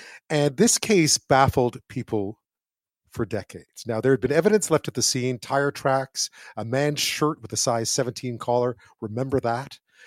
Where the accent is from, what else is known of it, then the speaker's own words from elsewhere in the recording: Montreal, Quebec, Canada; we head back to my hometown, Montreal